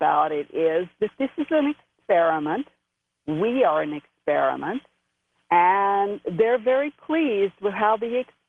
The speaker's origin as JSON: {"language": "English", "region": "Florida", "country": "United States", "said": "I went home and told my mother that I wasn't really from northern Florida. I was really from Egypt"}